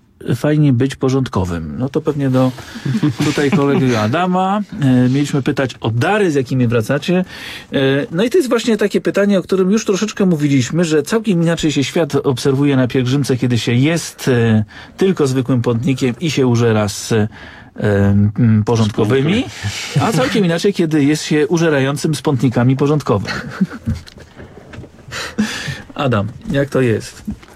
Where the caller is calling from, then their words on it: Międzyrzec Podlaski, Lublin Voivodeship, Poland; jestem z Międzyrzeca i z parafii świętego Mikołaja.